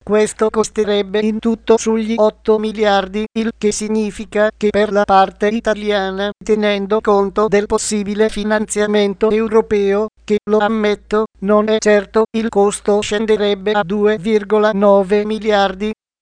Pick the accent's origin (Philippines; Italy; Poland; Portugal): Italy; Piedmont; Come piemontese credo che la Torino-Lione sia una priorità